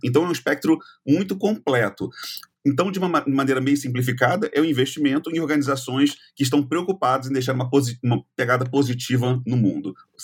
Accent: Rio de Janeiro, Brazil; Eu tenho 46 anos de idade, né? Sou carioca.

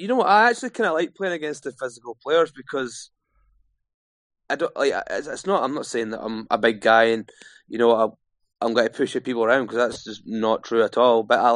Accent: Dumfries, Scotland, United Kingdom; I think from being a Scottish boy from Dumfries, to make that, like, to make that milestone's massive achievement for myself.

